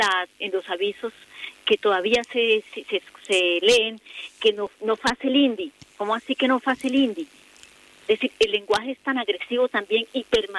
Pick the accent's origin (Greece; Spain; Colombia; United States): Colombia; eso nos pasa en todos los países, en mi país, en Colombia